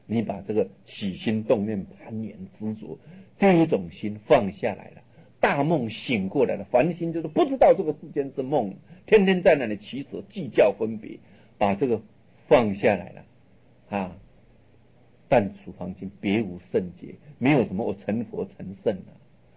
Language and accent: Chinese; China; 但上天有好生之德，所以我们中国人啊，把天命叫做性，也就是这个道。